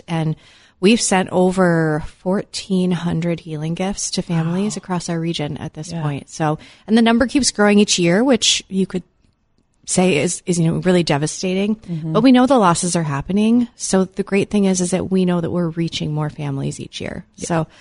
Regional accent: Fargo, North Dakota, United States; I'm from the Fargo area.

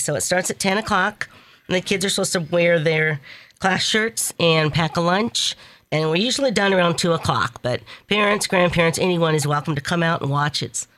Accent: South Dakota, United States; Well, I grew up in South Dakota, and I graduated with my bachelor's degree from Mount Marty College.

